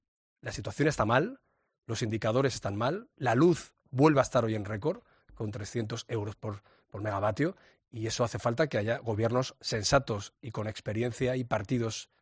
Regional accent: Castile and León, Spain; por ejemplo en la industria del motor, tan importante para mi tierra, para Castilla y León

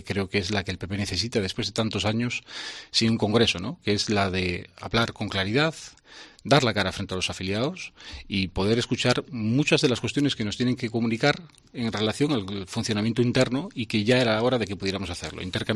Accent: Asturias, Spain; Y esto, de entrada, ya nos coloca como españoles de segunda.

